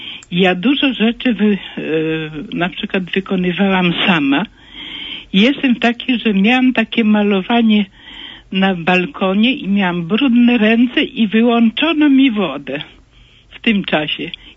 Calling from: Gdynia, Pomeranian Voivodeship, Poland

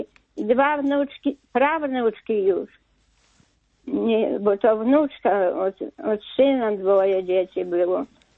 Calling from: Podlaskie Voivodeship, Poland; z Podlasia.

